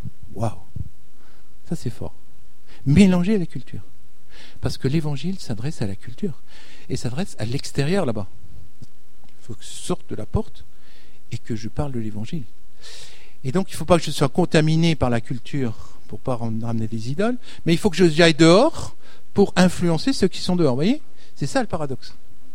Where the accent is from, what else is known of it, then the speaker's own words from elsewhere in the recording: France; Alors on lui disait, mais nous, on est français.